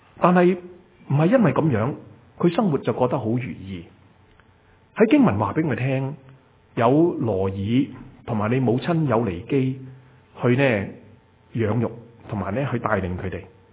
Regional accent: China; 我们中国人的社会当中，我们的名字其实都讲出是爸爸妈妈对我们的那个期望

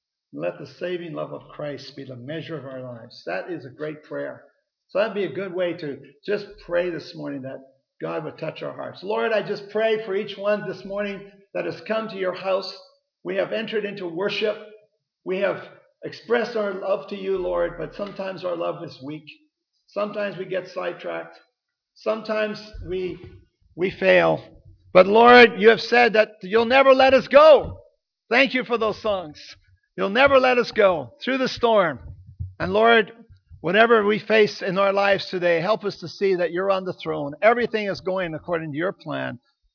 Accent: Kamloops, British Columbia, Canada; now in Port Coquitlam, Canada; We come from Kamloops, where it's a lot cheaper to live.

